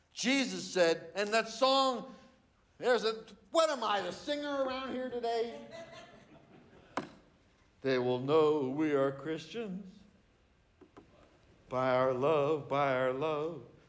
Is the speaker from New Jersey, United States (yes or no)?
yes; New Jersey, United States; Maybe it's just growing up in Jersey or something.